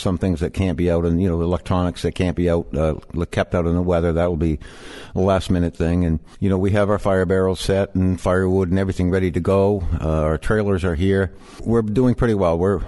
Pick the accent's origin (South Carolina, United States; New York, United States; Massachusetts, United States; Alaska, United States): Massachusetts, United States; also born or lived in Michigan; I'm not from here originally. I'm actually an immigrant, believe it or not. But I was raised in Massachusetts and went to school in Michigan.